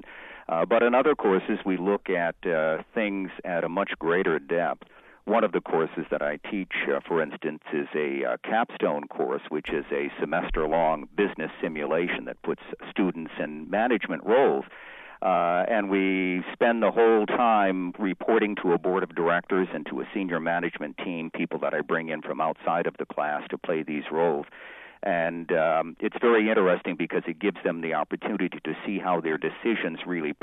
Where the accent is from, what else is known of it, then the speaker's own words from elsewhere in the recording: New Bedford, Massachusetts, United States; Yes, and they're actually from my hometown, although there are so many … back in New Bedford, Massachusetts, that we weren't related.